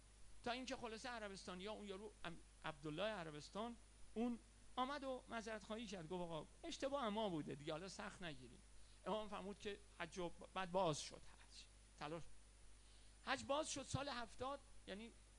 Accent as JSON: {"language": "Persian", "country": "Iran", "said": "گفتم که میدونی که من ایرانی هستم؟"}